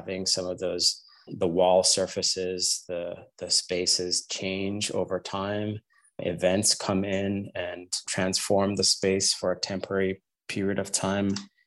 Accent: Jamaica; I was a kid growing up in Jamaica and I loved to draw.

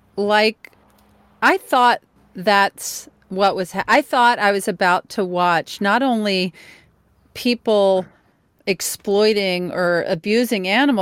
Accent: Mississippi, United States; I'm from Mississippi. You're from Florida. So what?

